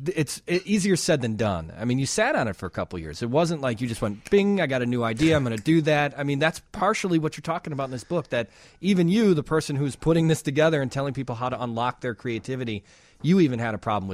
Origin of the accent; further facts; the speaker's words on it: Chicago, Illinois, United States; I mean, I grew up here in Chicago, and we listened to radio stations, and your music was played nonstop in this town.